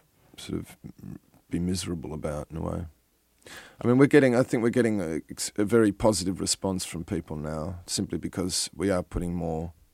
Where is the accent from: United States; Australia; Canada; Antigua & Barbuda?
Australia; The fact that we're an Australian group we were kind of the local joke in that respect, there was an Australian group trying to do something.